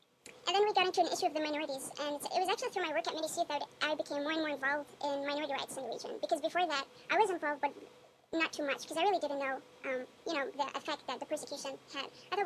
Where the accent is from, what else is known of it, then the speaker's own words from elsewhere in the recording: Bahrain; moved away; I come from Bahrain. It's a very long trip to here